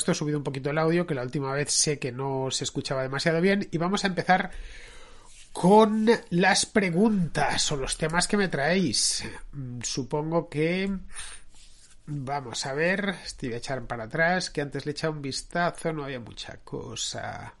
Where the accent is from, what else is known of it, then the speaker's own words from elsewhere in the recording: Madrid, Community of Madrid, Spain; No soy en eso, no soy un buen madrileño.